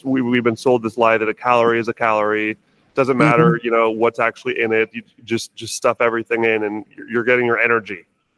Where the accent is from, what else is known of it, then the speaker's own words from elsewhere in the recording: Seattle, Washington, United States; pretty much all the vegans I grew up with in Seattle and know